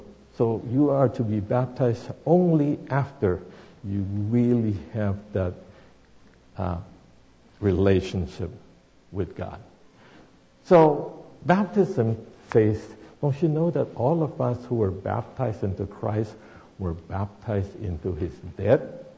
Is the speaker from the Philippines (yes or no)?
yes; Philippines; my parents, I grew up in the Philippines, took me to a Catholic church, so I was baptized in the Catholic church.